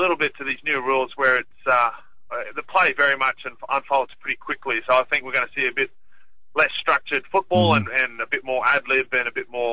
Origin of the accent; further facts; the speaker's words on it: Sydney, New South Wales, Australia; born there; I was born in Sydney.